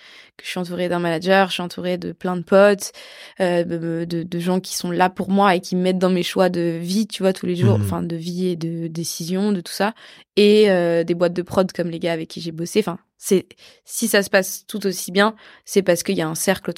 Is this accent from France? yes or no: yes; France; je suis européenne, enfin, je suis française